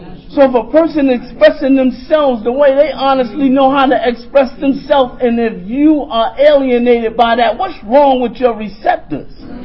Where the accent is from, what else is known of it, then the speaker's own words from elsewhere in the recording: South Jamaica, New York, United States; I'm from the hood. I'm from South motherfucking Jamaica, right?